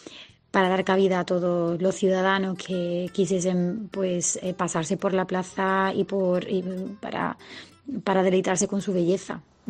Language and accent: Spanish; Seville, Andalusia, Spain; Como sevillana, la verdad es que por una parte me duele un poco que una plaza pública que siempre hemos considerado parte de la ciudad